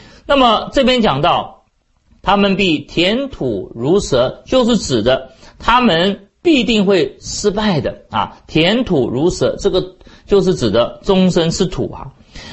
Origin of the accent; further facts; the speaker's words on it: China; 好像我们中国人讲不吃葡萄说葡萄酸了，我们中国人就非常懂这个意思